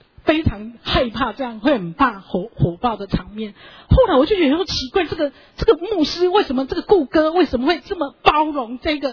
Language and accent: Chinese; Taiwan; 当我回到台湾的时候，我发现到一个很大的问题，我们台湾人很喜欢每一个人当 leader， 很不喜欢我为什么要做小的，或者是做比较普通的，每一个人都想要当老大。